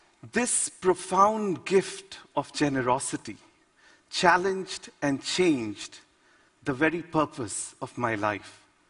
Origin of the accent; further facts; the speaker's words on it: Bihar, India; I grew up in Bihar, India's poorest state.